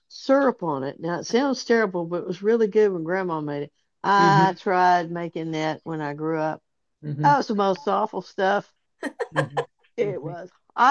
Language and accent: English; Florida, United States; born there; I was born in Florida